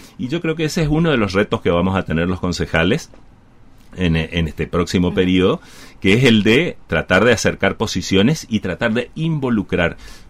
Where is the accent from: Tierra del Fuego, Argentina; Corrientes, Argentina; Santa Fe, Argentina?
Corrientes, Argentina; Paso de los Libres; el orgullo de ser libreño, el orgullo ese de que acá, si sea en Japón, vamos y decimos somos de Paso de los Libres, provincia Corrientes